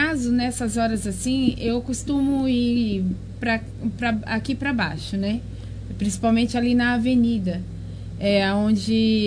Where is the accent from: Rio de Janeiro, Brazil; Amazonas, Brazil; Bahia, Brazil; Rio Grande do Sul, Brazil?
Bahia, Brazil; Sou baiana.